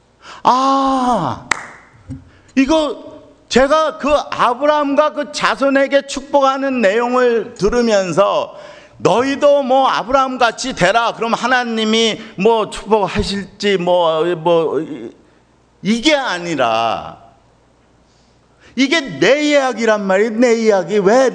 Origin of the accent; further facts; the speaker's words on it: South Korea; moved away; 저는 한국이 제가 또 애국심이 많습니다. 여기 온 지가 오래돼갖고 요즘은 좀 애국심이 안 보이는 것 같아요. 근데요 저는 한국인인데